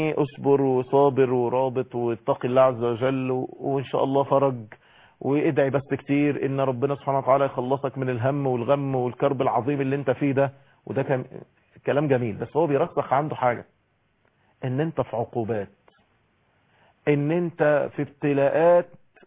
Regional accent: Egypt

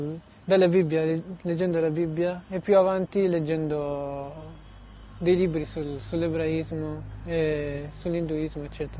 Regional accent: Piedmont, Italy; Arabic is a second language; قريب من تورينو

